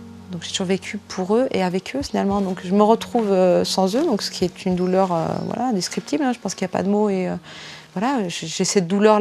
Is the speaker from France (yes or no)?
yes; France; born there; leur père est né en France, je suis née en France, je suis ressortissante française.